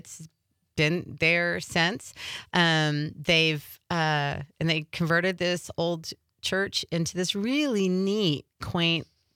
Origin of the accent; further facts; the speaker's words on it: Southeastern United States, United States; No, a little further south, Florida, Georgia. Went to college out east in Pennsylvania.